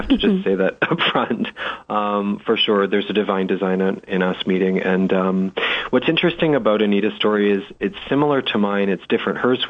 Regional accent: London, Ontario, Canada; at the time I was living actually in the UK in London, England, but my hometown was in London, Ontario, Canada.

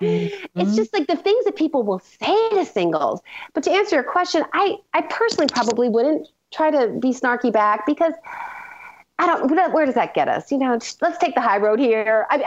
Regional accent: Ohio, United States; And now I'm bringing it back to my home state. I was born and raised in Ohio

